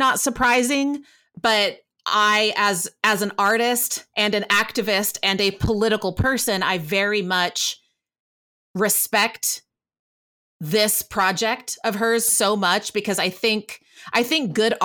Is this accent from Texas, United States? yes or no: yes; Texas, United States; people assume that I am just because I grew up mostly in Texas